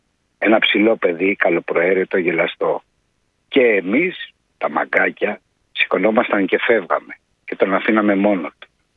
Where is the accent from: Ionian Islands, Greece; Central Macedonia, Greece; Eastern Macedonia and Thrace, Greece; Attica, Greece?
Attica, Greece; Chaidari; επέμενε, του λέω, από την Αθήνα. Από ποιο μέρος ρε φίλε? Του λέω, από το Χαϊδάρι.